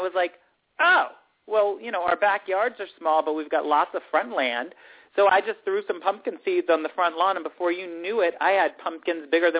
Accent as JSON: {"language": "English", "town": "Alexandria", "region": "Virginia", "country": "United States", "said": "Okay, yeah, because I'm from Alexandria, Virginia"}